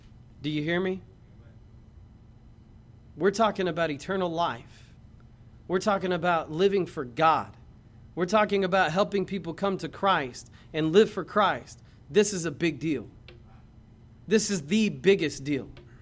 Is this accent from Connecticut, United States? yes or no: no; Braggs, Oklahoma, United States; Because I grew up in Braggs and I went to high school in Bayan